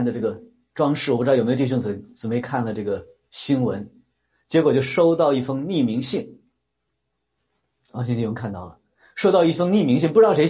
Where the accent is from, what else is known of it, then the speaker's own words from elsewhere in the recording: China; 我们中国人一说就是逢年过节啊，就是这个。我以前在国内的时候，读书大学里面我们有一个老师啊